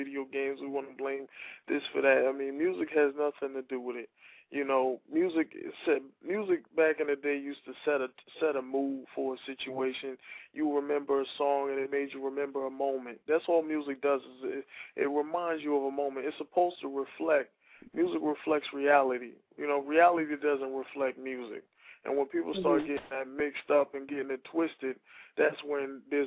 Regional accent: New York, United States; now in Charlotte, United States; I'm from New York, but I'm now in Charlotte.

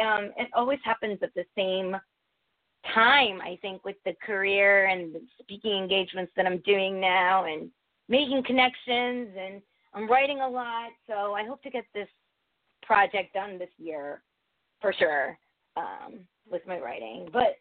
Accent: United States; I was born and raised in America.

